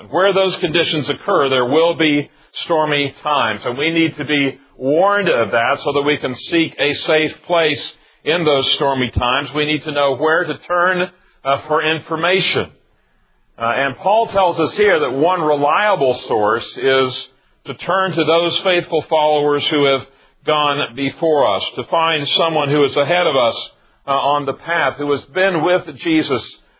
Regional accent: Tulsa, Oklahoma, United States; Those are all things I have been trained to do growing up in Tulsa, Oklahoma, where we're not unfamiliar with severe storms.

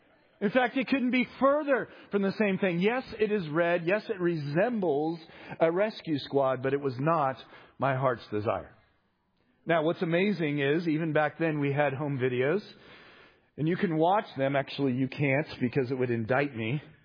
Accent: Los Angeles, California, United States; It reminds me of my childhood. I grew up in Los Angeles the first few years of my life. And so I was drawn to a couple of TV shows that were anchored in Los Angeles.

